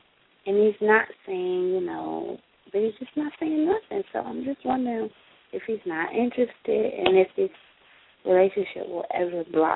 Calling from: Florida, United States; calling from Florida.

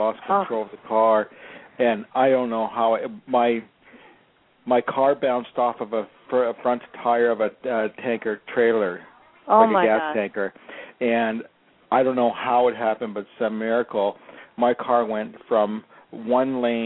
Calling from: Los Angeles, California, United States; I'm calling from Los Angeles.

